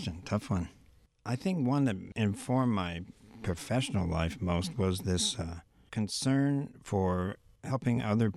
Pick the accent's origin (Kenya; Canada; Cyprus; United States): United States; Endwell, New York; I grew up in Endicott.